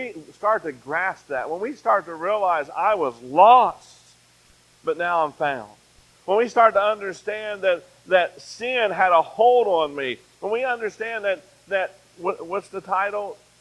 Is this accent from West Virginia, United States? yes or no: yes; Fairmont, West Virginia, United States; I'm familiar with Parkersburg, and I grew up in Fairmont, West Virginia.